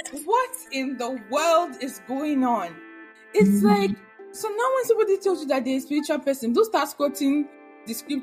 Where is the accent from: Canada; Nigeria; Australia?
Nigeria; at least growing up in Nigeria, I see that you're a spiritual person.